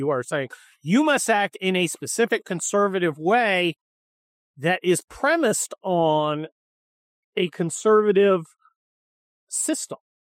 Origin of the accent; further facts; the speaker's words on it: Scotland, United Kingdom; Because I'm Scottish.